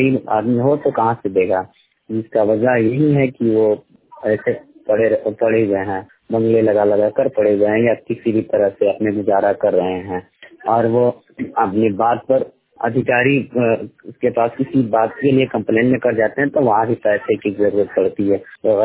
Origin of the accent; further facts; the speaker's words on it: Gopalganj, Bihar, India; ग्राम रखवा प्रखंड फिलोहेपुर सुंदर डीसी गोपालगंज बिहार का निवासी हूँ।